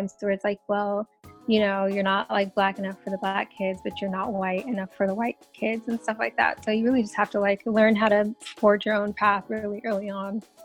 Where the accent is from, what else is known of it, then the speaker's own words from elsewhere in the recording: North Carolina, United States; Well, so I actually grew up in North Carolina.